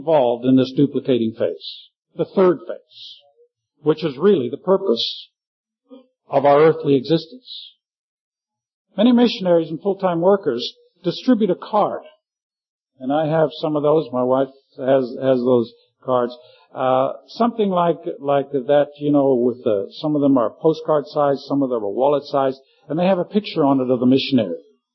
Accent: Johannesburg, Gauteng, South Africa; I'm from South Africa, Johannesburg.

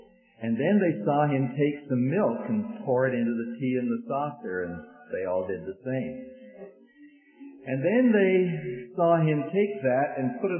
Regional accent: Alberta, Canada; Now, why should a cowboy from Alberta be asking you where Calvin Coolidge?

